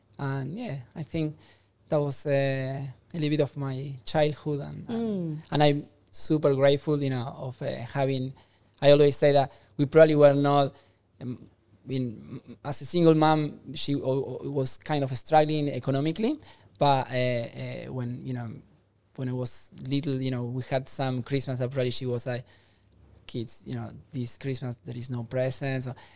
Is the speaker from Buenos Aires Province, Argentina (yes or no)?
yes; Buenos Aires Province, Argentina; We grew up in just outside Buenos Aires.